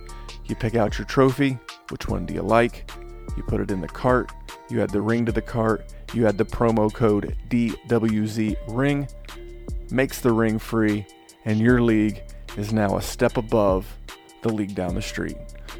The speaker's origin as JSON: {"language": "English", "region": "the South", "country": "United States", "accent": "southern", "said": "You're talking about Jerry's trucker hat. You're talking about my southern accent."}